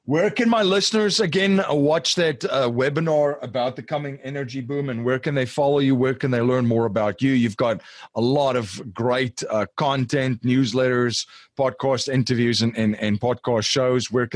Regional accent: Western Cape, South Africa; I was back visiting in South Africa about last year this time in January, my hometown is about an hour from Cape Town.

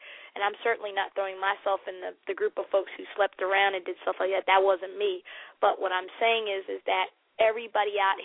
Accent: New Jersey, United States; Well, I grew up in South Jersey near Philly, so Italian food is my great love, and I grew up with a lot of Italian Americans and Irish Americans

